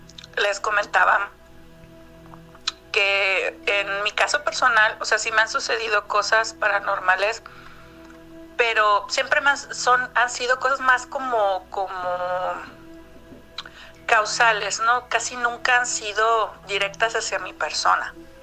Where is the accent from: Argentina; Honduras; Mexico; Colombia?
Mexico; Chihuahua; moved away; yo soy de la ciudad de Chihuahua, pero hace unos años para acá me vine a vivir aquí porque venía a estudiar pues una carrera que no había en ese entonces en mi tierra, ¿no? En Chihuahua